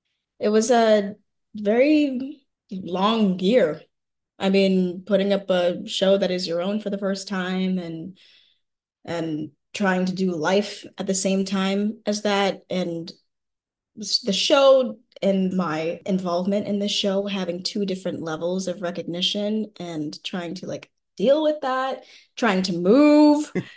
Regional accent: Chicago, Illinois, United States; I'm from Chicago, so I actually got to be in the area that I spent a lot of time in growing up

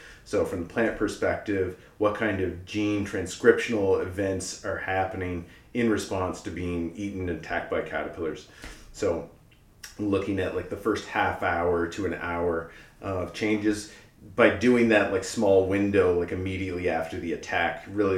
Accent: Nova Scotia, Canada; moved away as an adult; now in Montreal, Canada; But I've been here for a long time. I think this is my 18th year. I came from Nova Scotia to study at McGill in biology originally.

